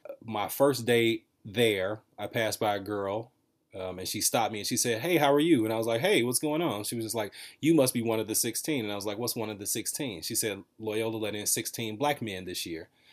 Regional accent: Chicago, Illinois, United States; I was born and lived on the north side till I was about 6 or 7. Lived on the north side in Rogers Park till I was 6 or 7. Then moved to the west side when my parents got a divorce.

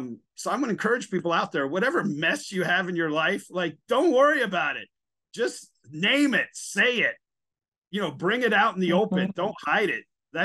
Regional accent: New Jersey, United States; now in South Carolina, United States; So I was blood, but I grew up in New Jersey, and here I am back in South Carolina in this town.

